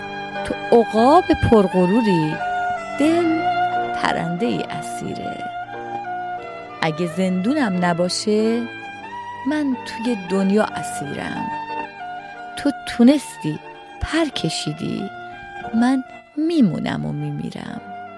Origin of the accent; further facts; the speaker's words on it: Iran; در هر جای دنیا که هستیم، ایرانی هستیم، فراموش نکنید ما ایرانی هستیم